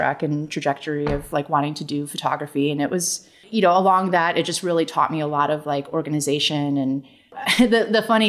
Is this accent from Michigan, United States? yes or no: yes; Michigan, United States; now in Atlanta, United States; No. So I'm from Michigan. So spent a lot of time in Chicago as a kid, you know, like weekend trips and everything.